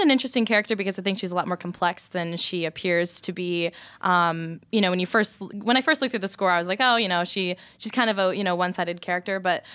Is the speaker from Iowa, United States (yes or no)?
yes; Johnston, Iowa, United States; Yeah, I'm originally from Johnston, Iowa.